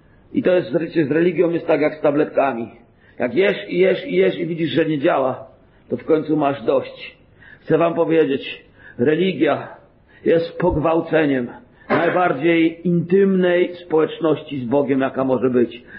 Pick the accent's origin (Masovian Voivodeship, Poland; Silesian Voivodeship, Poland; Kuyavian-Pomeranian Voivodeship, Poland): Silesian Voivodeship, Poland; Bielsko-Biała; Mieszkam w Chełmie Lubelskim, to jest na wschodzie Polski, a urodziłem się i wychowałem w Bielsku Białej, mieści około 30-40 km stąd.